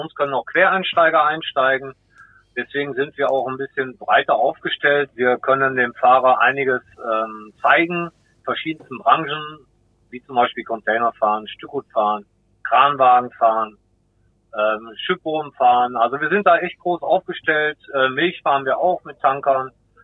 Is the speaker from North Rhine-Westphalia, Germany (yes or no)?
yes; Rees, North Rhine-Westphalia, Germany; Ich komme aus Rees vom Niederrhein.